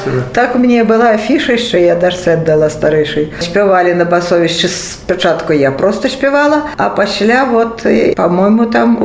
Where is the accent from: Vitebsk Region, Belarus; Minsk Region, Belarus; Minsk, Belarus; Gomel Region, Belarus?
Vitebsk Region, Belarus; Vitebsk; ну я же из Витебска, тут столица, да еще в Польше, я бы старалась.